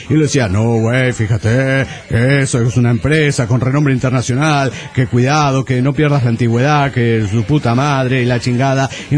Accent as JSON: {"language": "Spanish", "region": "Zacatecas", "country": "Mexico", "said": "de Zacatecas, México."}